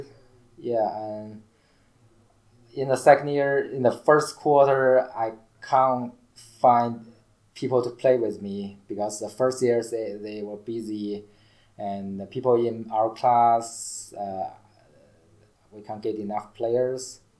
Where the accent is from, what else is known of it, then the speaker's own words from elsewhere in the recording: China; English is a second language; now in United States; Yeah, because I'm from China, so I want to utilize my background and experience to get a job here.